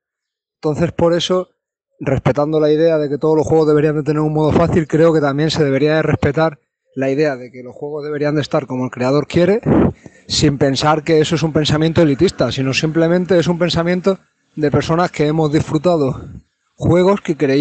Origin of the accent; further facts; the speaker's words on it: Málaga, Andalusia, Spain; de Málaga y quería unirme a un pequeño debate